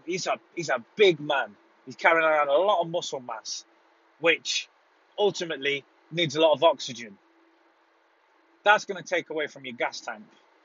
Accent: United Kingdom; So we should look at that as, you know, and be proud of that as British people.

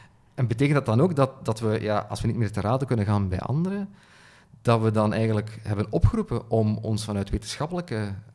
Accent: Flanders, Belgium; maar dat ook wel bij ons in Vlaanderen, in de jaren 90...

